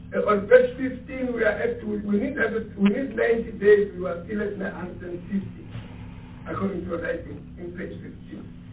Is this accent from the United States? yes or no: no; Bushbuckridge, Mpumalanga, South Africa; I come from Bushbuck Ridge. Up until I was 30, I did not know that somebody can get into the house and relieve himself.